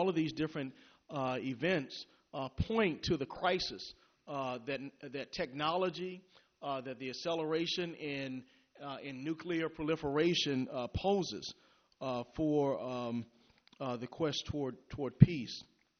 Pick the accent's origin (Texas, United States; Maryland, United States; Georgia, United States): Georgia, United States; Vidalia; I'm from Vidalia, Georgia, and you know, folks take their shotguns very, very serious.